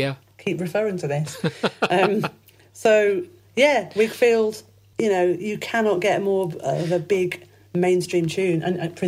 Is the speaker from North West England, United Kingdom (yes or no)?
no; Knaresborough, Yorkshire and the Humber, United Kingdom; In my hometown of Knaresborough, there was a club called Night Out